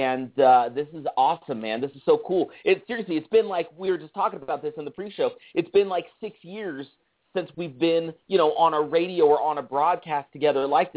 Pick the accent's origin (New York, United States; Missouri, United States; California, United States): California, United States; San Leandro; Because I grew up in Oakland, California, just outside of Oakland, actually, in San Leandro, California, and just on the East Bay there.